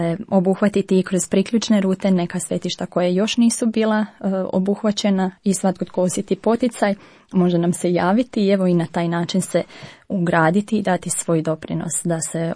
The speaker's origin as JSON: {"language": "Croatian", "country": "Croatia", "said": "mi smo evo Hrvati kao marijanski narod"}